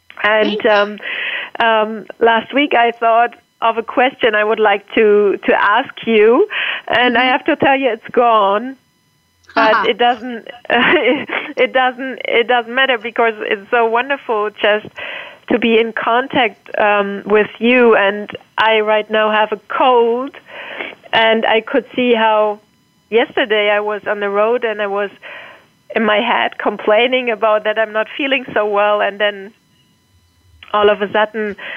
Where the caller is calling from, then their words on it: Hamburg, Germany; I'm calling in from Hamburg, Germany.